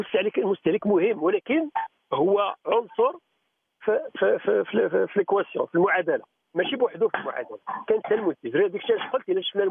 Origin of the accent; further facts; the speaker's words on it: Morocco; حنا كمواطنين ولا كمغاربه في هذه البلاد